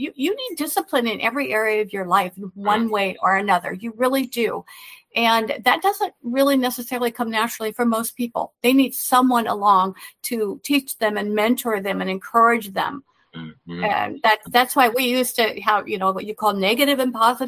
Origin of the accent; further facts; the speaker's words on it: Midwest, United States; I grew up in the Midwest. I did not know that West Virginia was part of Virginia until halfway through the war.